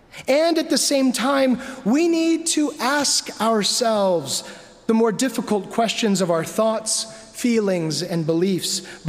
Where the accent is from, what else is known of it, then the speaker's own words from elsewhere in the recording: El Paso, Texas, United States; traveled over 600 miles to my hometown of El Paso, Texas